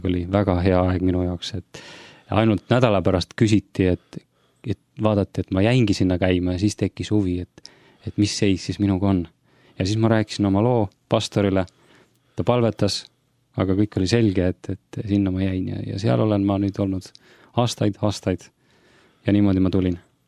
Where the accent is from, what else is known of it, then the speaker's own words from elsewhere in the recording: Kohila, Rapla County, Estonia; ma olen ise pärit Kohilast ja käin ka Kohila koguduses. Ma olen tegelikult elanud terve oma elu põhimõtteliselt seal välja arvatud, käisin vahepeal Tallinnas koolis.